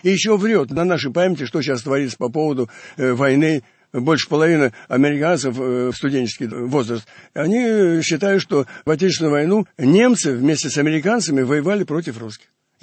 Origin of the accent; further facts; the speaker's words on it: Moscow, Russia; я москвич же.